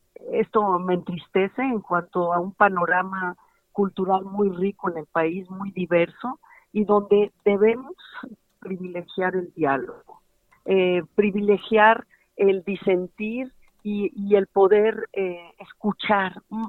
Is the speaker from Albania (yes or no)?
no; Mexico